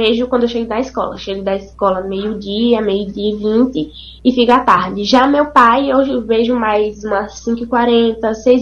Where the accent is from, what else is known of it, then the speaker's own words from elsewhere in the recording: Várzea Nova, Bahia, Brazil; sou de Várzea Nova